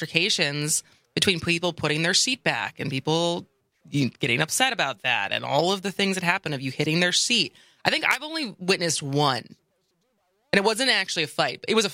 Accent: Midwest, United States; So, you know, I come from tall stock. I'm from the Midwest.

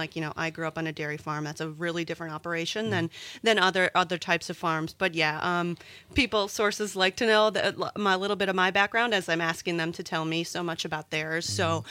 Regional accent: Wisconsin, United States; also born or lived in Missouri; And growing up in Wisconsin, I was really dairy focused.

